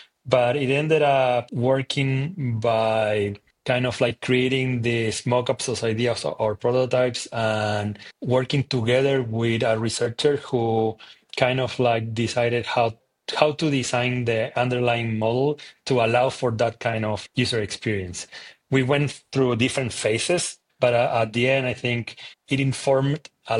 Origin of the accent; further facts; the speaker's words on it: Chile; English is a second language; I come from Chile.